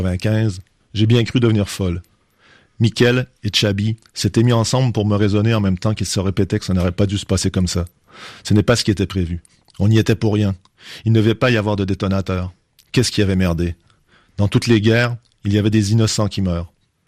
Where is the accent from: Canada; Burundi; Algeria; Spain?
Canada; Quebec; moved away as an adult; now in France; Je suis un Québécois qui vit en France depuis 20 ans